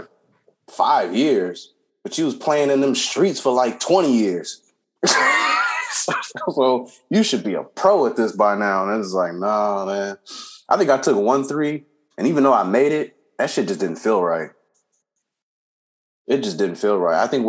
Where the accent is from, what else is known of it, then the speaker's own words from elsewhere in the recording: Compton, California, United States; And I remember at 6 years old, I grew up in Compton, everybody, if you didn't know that.